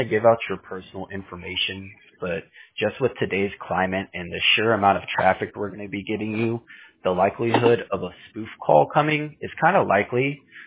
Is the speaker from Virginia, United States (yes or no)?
no; Houston, Texas, United States; Houston, Texas.